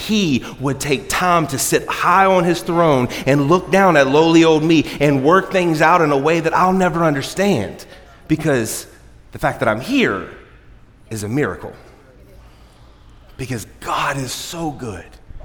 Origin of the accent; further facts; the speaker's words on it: Brandywine, West Virginia, United States; I grew up in Mountain View Trailer Park in Brandywine, West Virginia. I have been trailer trash since I was born